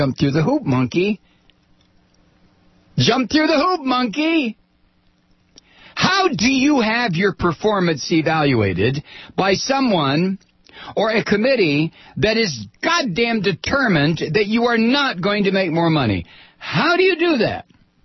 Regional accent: Ohio, United States; I grew up in Ohio. Ohio was more pro-union than any state I have ever lived in.

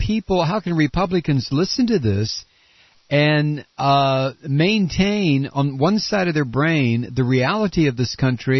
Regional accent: Texas, United States; Wichita Falls, Texas. I'm from Texas.

